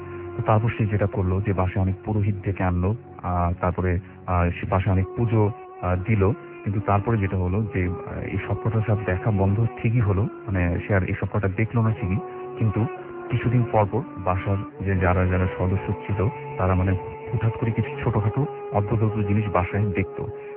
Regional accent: Dhaka, Dhaka Division, Bangladesh; পুরান ঢাকা থেকে এসেছি।

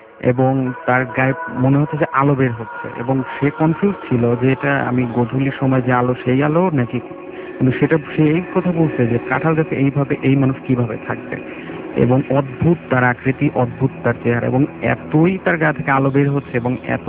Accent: Pabna, Rajshahi Division, Bangladesh; আমি এসেছি মধ্যপাড্ডা থেকে, আমার হোম টাউন পাবনার বর্তমানের সাথে।

